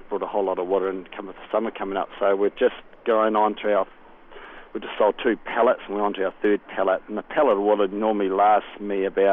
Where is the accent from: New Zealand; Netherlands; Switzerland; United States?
New Zealand; Christchurch, Canterbury; I'm from Canterbury, I'm from Christchurch, my wife